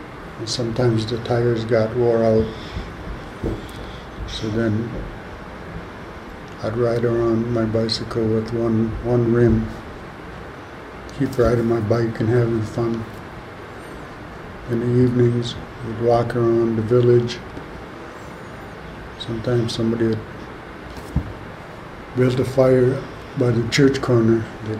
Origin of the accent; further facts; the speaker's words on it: Pine Point, Minnesota, United States; I grew up in Pine Point when I was 18. I went to school, elementary school in Pine Point, to the first to the seventh grade, and then Little Park Rapids to the 12th grade